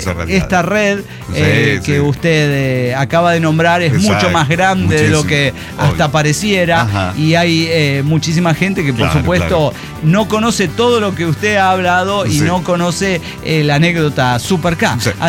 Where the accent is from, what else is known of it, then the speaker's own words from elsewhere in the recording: Mexico; Creo que tuve mucha suerte de empezar a oírlos en el mismo año que fue el aterrizaje en mi país